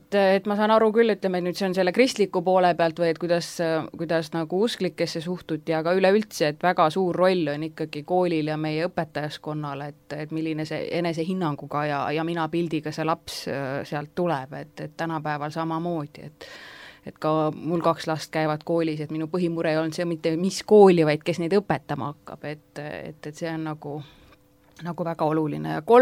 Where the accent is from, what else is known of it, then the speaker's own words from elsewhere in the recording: Haapsalu, Lääne County, Estonia; ma kasvasin üles Haapsalus ja Lääne-Eestis, kus oli nagu usklike väga palju